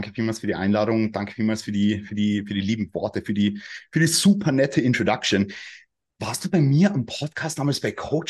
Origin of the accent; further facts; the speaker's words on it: Carinthia, Austria; moved away as an adult; now in Vienna, Austria; ich bin aus Wien. Also eigentlich bin ich nicht aus Wien. Eigentlich bin ich aus Kärnten. Das ist im Süden Österreichs. Ja, aber bin nach Wien gezogen im Jahre 2019.